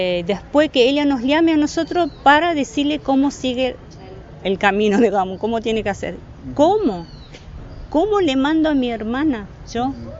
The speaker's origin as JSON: {"language": "Spanish", "country": "Syria", "second_language": "Spanish", "moved": "as an adult", "lives_now": "Argentina", "said": "Yo soy de Siria, en el año 71 llegué a la Argentina, casada."}